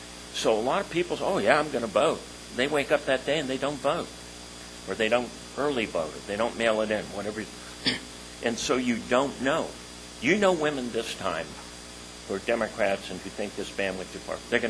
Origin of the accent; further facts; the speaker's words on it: Arizona, United States; So I'm going to start with my home state of Arizona.